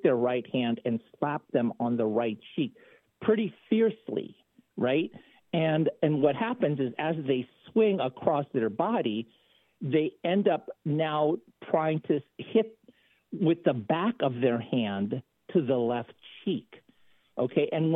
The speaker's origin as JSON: {"language": "English", "country": "Philippines", "said": "You know, I talk about this because, you know, not only because I'm a Filipino and I was a big fan of, you know, boxing."}